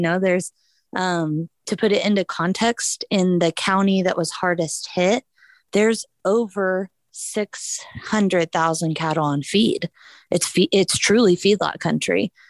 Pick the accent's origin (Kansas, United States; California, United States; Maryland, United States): Kansas, United States; Satanta; Yes, I'm a Kansan through and through. So I grew up in Southwest Kansas. I grew up in, it's called Satana, about 30 to 40 minutes from Oklahoma and probably an hour from Colorado.